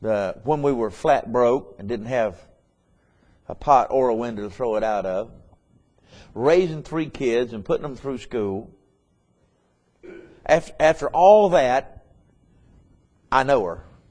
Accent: United States; I'm glad to be an American. And I thank God Almighty that I am an American.

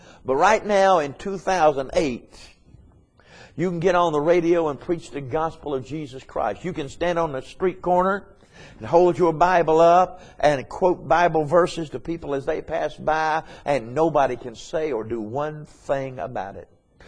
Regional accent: United States; I'm glad to be an American. And I thank God Almighty that I am an American.

